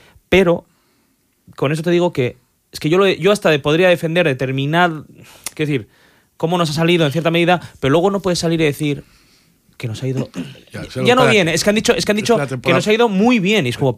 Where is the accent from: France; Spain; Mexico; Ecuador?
Spain; Bilbao, Basque Country; somos todos muy de Bilbao